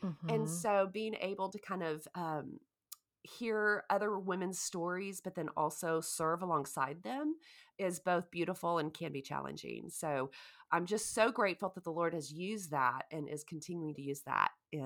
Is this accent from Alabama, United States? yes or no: no; Oklahoma, United States; So I live in Shawnee, Oklahoma, and I grew up in Oklahoma, and went to college in Shawnee and met my husband here.